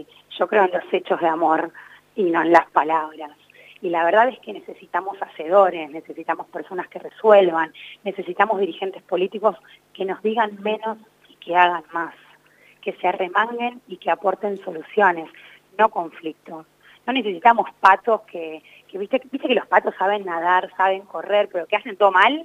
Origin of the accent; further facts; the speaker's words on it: Argentina; lo que se encuentra en el medio somos los argentinos